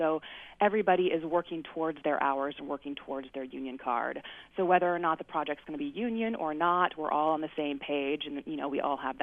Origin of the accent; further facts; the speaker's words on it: Alaska, United States; I grew up midway on the Talitchulitna. Talaheim Lodge is my dad's lodge. And so I grew up out there